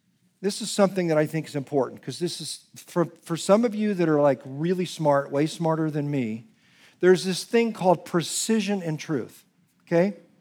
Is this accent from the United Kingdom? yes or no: no; Palo Alto, California, United States; born there; I was born in Palo Alto, California, August 16th, 1959, at approximately 8 p.m. in the evening